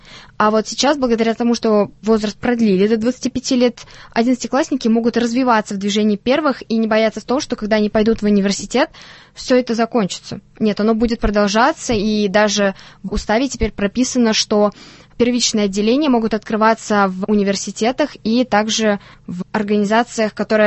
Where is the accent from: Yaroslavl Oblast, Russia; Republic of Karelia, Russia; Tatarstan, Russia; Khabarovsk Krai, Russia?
Tatarstan, Russia; и он не знал, что мы из Татарстана